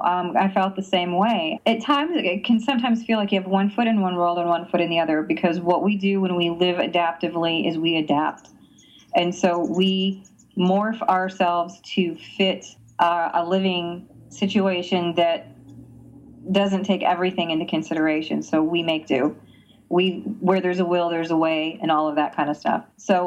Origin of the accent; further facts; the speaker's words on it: Pennsylvania, United States; No, but I was Miss Wheelchair Pennsylvania 1994. I was originally from Pennsylvania.